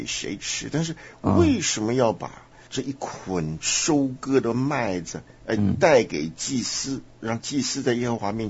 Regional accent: Taiwan; 我们从台湾来，想当年大家都要去服兵役

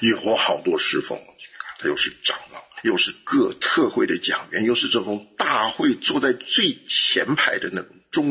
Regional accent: China; 我们中国人所说的五体投地

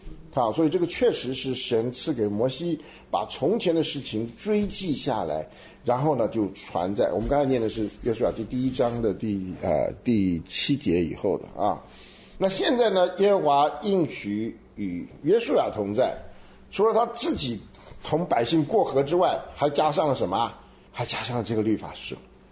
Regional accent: Taiwan; 那个在台湾的叫做养成教育，革命军人养成教育。我们从小，因为我在那个军校旁边长大嘛

